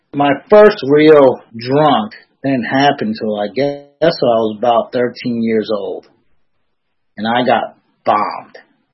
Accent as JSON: {"language": "English", "town": "Queens", "region": "New York", "country": "United States", "tie": "born or raised there", "said": "But, see, as a kid growing up in Woodside, Queens, it was a very diverse area, predominantly Irish, Italian"}